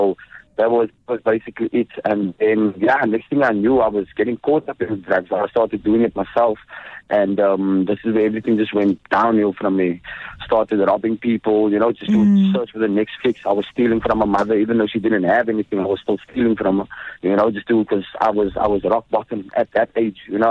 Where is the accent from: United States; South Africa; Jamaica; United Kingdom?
South Africa; Cape Town, Western Cape; Well, basically, you know, growing up on the Cape Flats, it's a constant war, right?